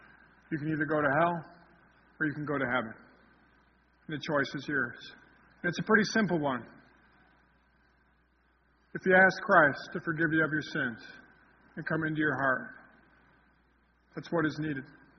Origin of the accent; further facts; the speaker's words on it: Michigan, United States; In my home state of Michigan, they've outlawed dove hunting.